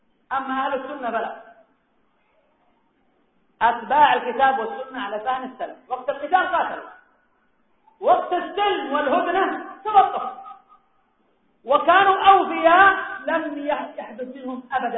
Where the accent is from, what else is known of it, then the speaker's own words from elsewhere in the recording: Yemen; خاصة أفرادهم الموجودون عندنا في اليمن